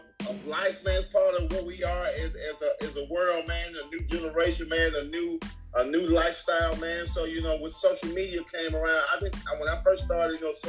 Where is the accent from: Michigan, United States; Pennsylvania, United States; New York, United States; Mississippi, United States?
Mississippi, United States; Yeah, just growing up in Mississippi, man.